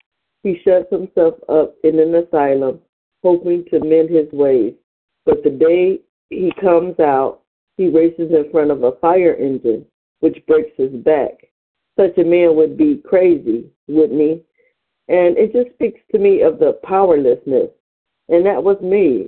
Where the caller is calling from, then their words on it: Cleveland, Ohio, United States; I'm calling from Cleveland, Ohio